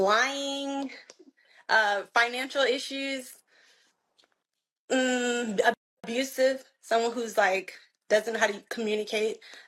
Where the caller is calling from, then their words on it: Florida, United States; I'm calling from Florida.